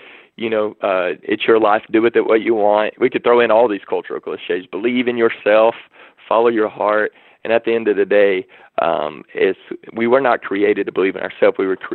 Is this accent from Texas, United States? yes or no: yes; Waco, Texas, United States; You know, I grew up in Waco, Texas.